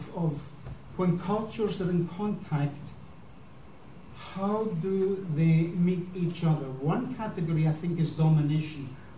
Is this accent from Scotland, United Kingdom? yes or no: yes; Scotland, United Kingdom; We're both Scottish and British and European and whatever.